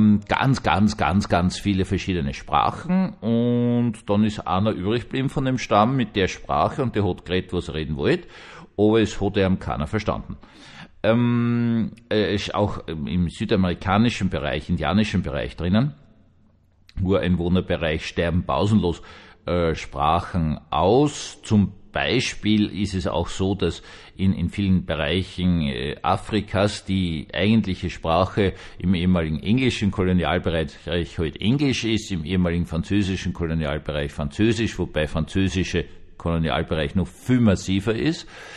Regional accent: Carinthia, Austria; Bei uns in Kärnten hat es immer wieder Schwierigkeiten gegeben.

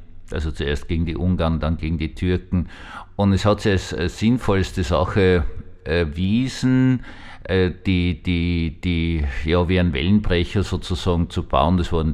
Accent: Austria; Brauchen wir als Österreicher gar nichts sagen.

